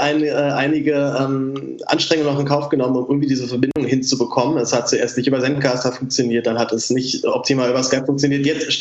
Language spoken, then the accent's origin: German; Berlin, Germany; den kenne ich jetzt als Berliner wiederum noch sehr gut aus seiner Zeit hier.